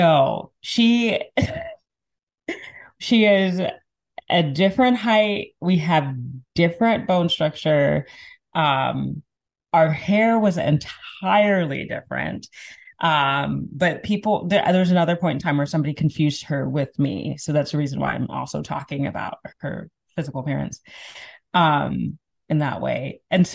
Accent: Zambia; So I'm from Zambia, as you know. Zambia is in the southern part of Africa.

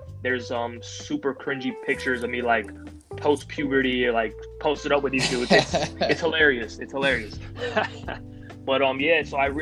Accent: New York, United States; you know, we're originally from New York.

